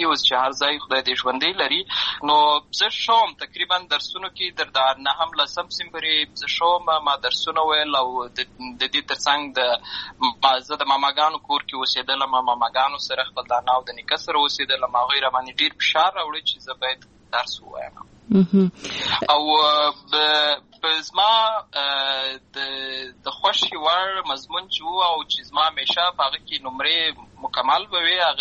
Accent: Lashkar Gah, Helmand, Afghanistan; also born or lived in Uruzgan; زه په اصل کې د اروزګان ولایت یم، اما زه په هلمند ولایت لشکرګاه کې پیدا شوی یم، همالته لوی شوی یم، همالته مې ښوونځی لوستې ده، همالته مې ټول ژوند مې له هماغه ځای څخه پیل شوی دی، خو په اصل کې زه د اروزګان ولایت څخه.

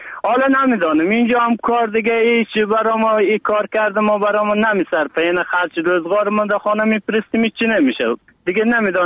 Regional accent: Afghanistan; now in Turkey; ما افغان هستیم

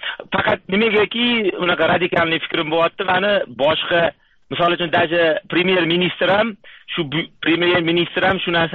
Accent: Tashkent, Uzbekistan; now in North America; O'zim Toshkentlikman.

